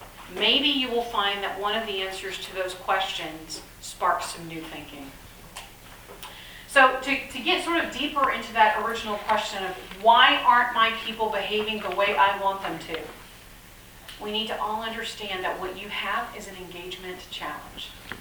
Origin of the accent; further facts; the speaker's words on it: Texas, United States; I'm from South Texas.